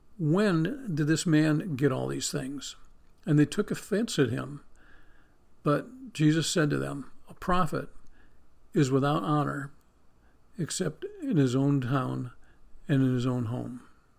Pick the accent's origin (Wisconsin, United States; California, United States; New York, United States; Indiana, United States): New York, United States; Ripley; Now, I was born and raised in Ripley, New York, a little town in the far, far west corner of New York State on Lake Erie and the Pennsylvania border.